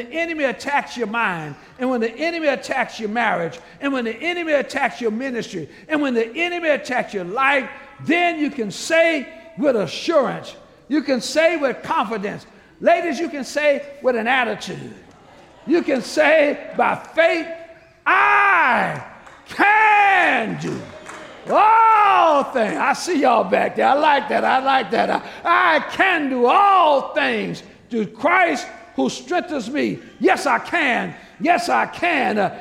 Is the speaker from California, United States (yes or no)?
no; New Orleans, Louisiana, United States; When I was a boy growing up in the Lord Nightwater, New Orleans, I thought my strength came from eating all the right foods my mama told me I was supposed to eat.